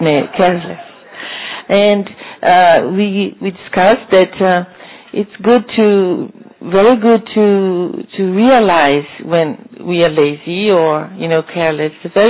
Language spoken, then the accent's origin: English; Porto, Norte, Portugal; English is a second language; I'm sister from Oporto, Portugal